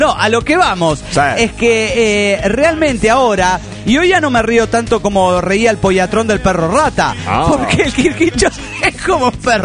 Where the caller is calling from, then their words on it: Argentina; de Argentina.